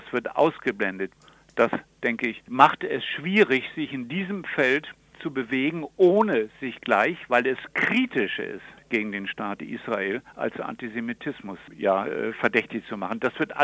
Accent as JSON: {"language": "German", "country": "Germany", "said": "dann denke ich, haben wir eine Grenze überschritten, nicht nur als Deutscher"}